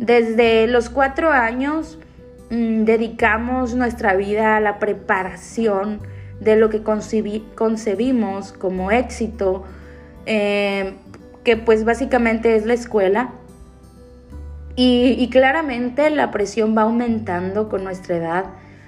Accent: Mazatlán, Sinaloa, Mexico; moved away as an adult; Me vine de Mazatlán sin el título, o sea, a punto de titularme

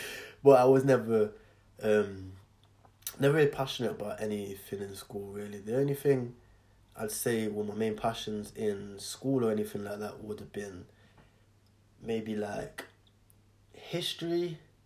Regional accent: Nottingham, East Midlands, United Kingdom; if we look at where I'm from Nottingham, United Kingdom. I was raised in the hood

